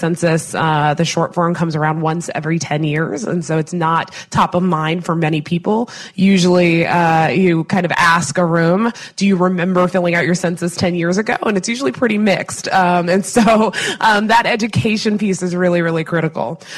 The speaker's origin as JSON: {"language": "English", "town": "Phoenix", "region": "Arizona", "country": "United States", "tie": "born or raised there", "said": "Phoenix, Arizona, my hometown"}